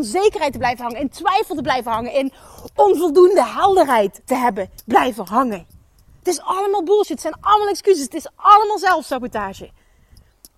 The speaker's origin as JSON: {"language": "Dutch", "region": "Limburg", "country": "Netherlands", "accent": "Limburg", "said": "Ik met mijn Limburgse accent."}